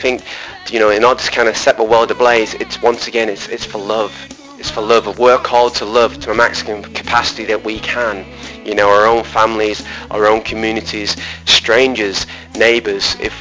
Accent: Manchester, North West England, United Kingdom; I'm from Manchester in England.

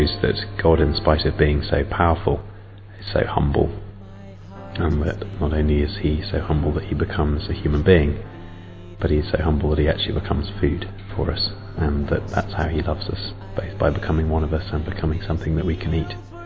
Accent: England, United Kingdom; I'm from England. I'm 30.

